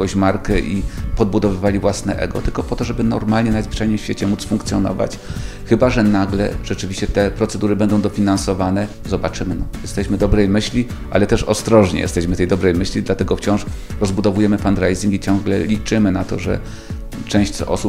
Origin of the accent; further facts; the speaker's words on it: Kraków, Lesser Poland, Poland; jestem z Krakowa, a to są osoby równie skąpe jak poznaniacy